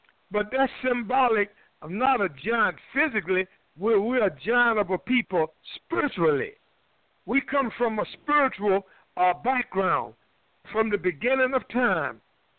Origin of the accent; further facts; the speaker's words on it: Durham, North Carolina, United States; Even in my hometown, Durham, it was called Black Wall Street.